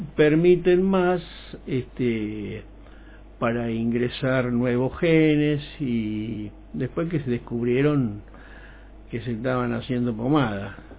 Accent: Basque Country, Spain; yo, como soy vasco, toda esa zona de la Vasconia, de la península ibérica, somos de ese grupo.

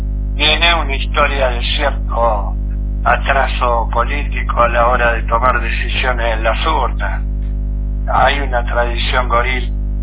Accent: Lobos, Buenos Aires Province, Argentina; somos de Lobos. Algún bisabuelo mío … un italiano que llegó a la Argentina en 1860, llegó a Lobos

